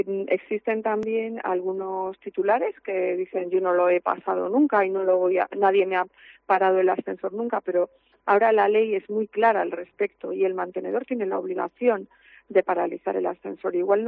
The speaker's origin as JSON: {"language": "Spanish", "region": "Galicia", "country": "Spain", "said": "te contesto como buena gallega, depende"}